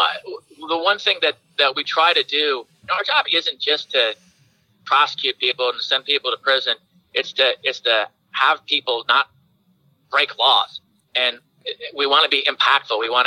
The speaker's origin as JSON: {"language": "English", "region": "New York", "country": "United States", "lives_now": "Columbus, United States", "said": "as I'm from New York originally. So, you know, since I've been Ohio to Columbus, you know, I do see a difference culturally."}